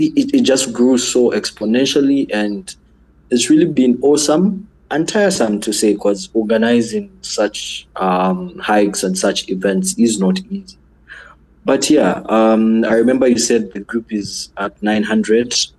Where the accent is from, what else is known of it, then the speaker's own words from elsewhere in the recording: Kitwe, Copperbelt, Zambia; growing up in Kitwe, the only place which looked like a mountain was Black Mountain.